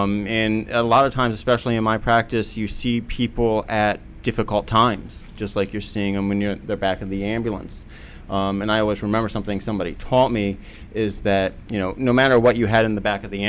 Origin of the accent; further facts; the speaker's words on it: Potomac, Maryland, United States; I am from Potomac, Maryland.